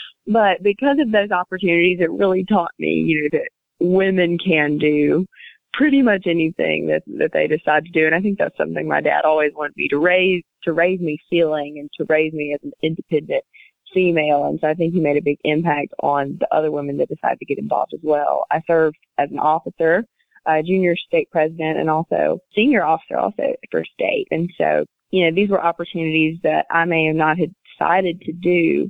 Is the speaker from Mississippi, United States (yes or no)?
yes; Mount Olive, Mississippi, United States; Well, I grew up in Mount Olive, Mississippi, which is an extremely small rural town. We grew up on a very small farm.